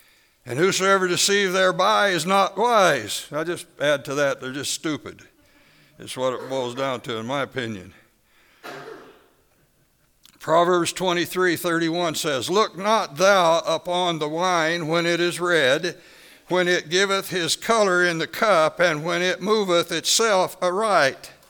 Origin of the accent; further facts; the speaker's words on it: Kentucky, United States; As a kid growing up in Kentucky, that stuff was so free-flowing and so available